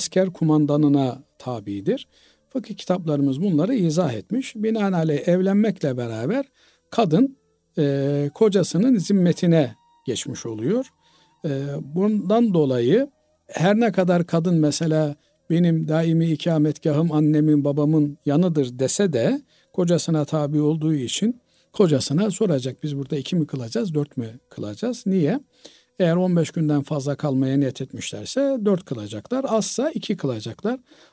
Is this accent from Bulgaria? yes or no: yes; Bulgaria; moved away as an adult; now in Istanbul, Turkey; annem babam benim Bulgaristan'da orada yaşıyorlar. Ben de orada doğdum, büyüdüm. Sonra İstanbul'a geldim, tahsilimi İstanbul'da yaptım. Burada evlendim, çoluk çocuğum, işim gücüm burada.